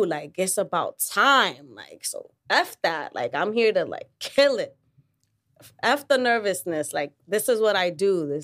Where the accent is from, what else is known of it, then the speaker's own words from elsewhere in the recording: Harlem, New York, United States; Because, hello, I grew up in Harlem my whole entire life.